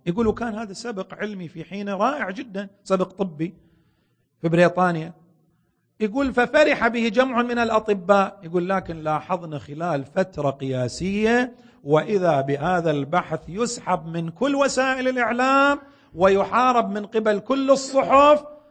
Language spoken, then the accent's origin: Arabic; Saudi Arabia; وفي بعض المجتمعات العربية وبالأخص بلدنا السعودية